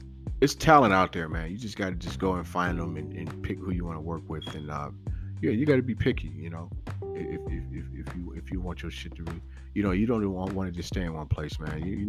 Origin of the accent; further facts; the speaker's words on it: California, United States; You know, I'm from the West Coast, I'm from Cali, and I that's my beloved state.